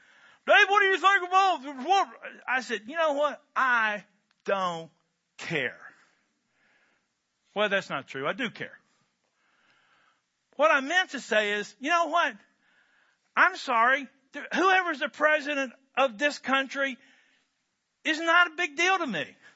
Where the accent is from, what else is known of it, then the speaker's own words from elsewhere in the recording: United States; I'm a boy from Barron County.